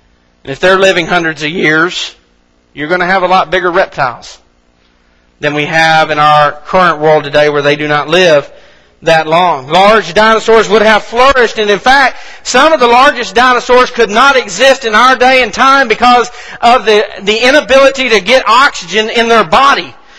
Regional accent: Mississippi, United States; I'm going to count on my fingers here because I'm from Mississippi

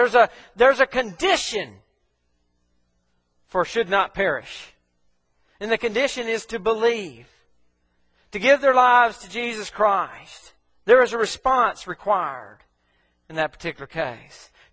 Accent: Mississippi, United States; I'm from Mississippi, so I can't say it that other fancy way.

